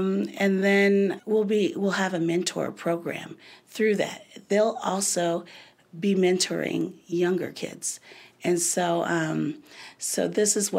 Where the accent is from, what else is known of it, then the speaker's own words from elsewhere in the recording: Springfield, Missouri, United States; born there; I was born in Springfield, Missouri. Yeah, so my parents came from the Marshall Islands to go to college.